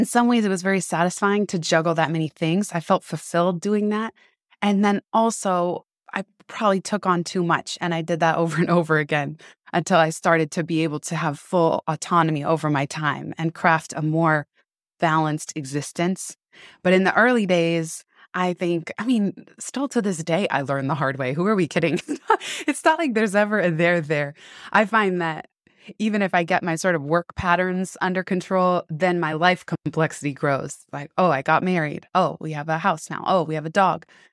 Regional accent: San Francisco, California, United States; I grew up in San Francisco

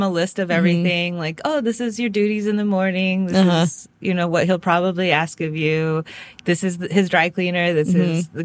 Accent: Tokyo, Japan; I was in Tokyo at the time.

